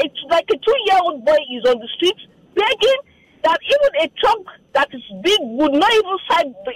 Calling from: Ikate, Lagos, Nigeria; Yes, I'm calling you from Ikate in Lagos.

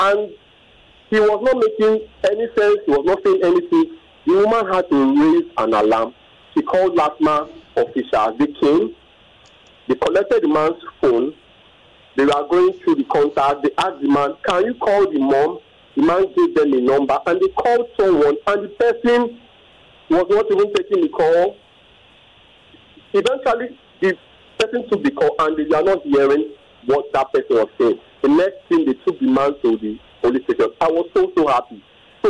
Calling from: Alakpere, Lagos, Nigeria; I'm calling from Alakpere.

